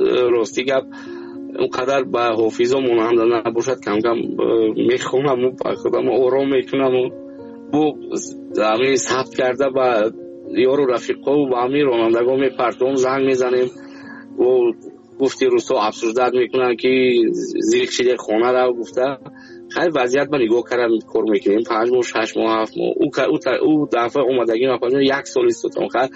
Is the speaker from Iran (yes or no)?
no; Afghanistan; خودم از افغانستان هستم.